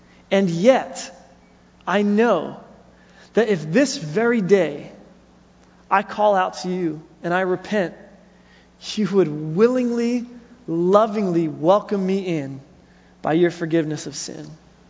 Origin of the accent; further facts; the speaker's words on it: New Jersey, United States; that I'm from the greatest state that's ever existed. But California's second, it's fine. And so growing up in New Jersey, I hit about 15 years old